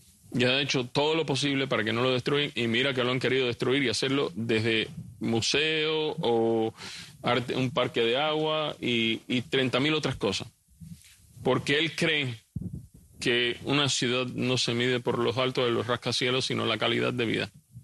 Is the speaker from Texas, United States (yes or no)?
no; Miami, Florida, United States; born there; y yo soy el que nací aquí en Miami.